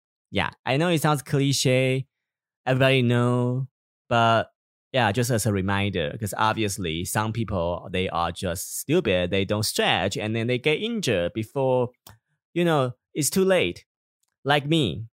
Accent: Taiwan; now in United States; I'm from Taiwan

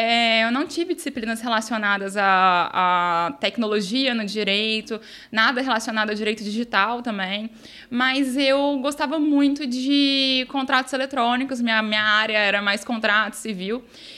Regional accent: Minas Gerais, Brazil; mas eu acho que como bons mineiros que somos, calados, a gente nem mostra tanto isso para o Brasil.

